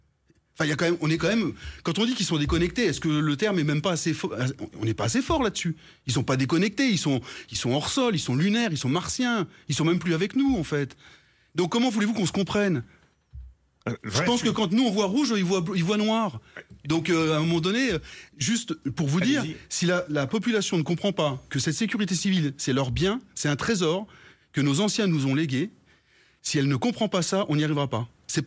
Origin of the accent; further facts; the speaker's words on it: Bourgogne-Franche-Comté, France; Moi, je viens du Morvan.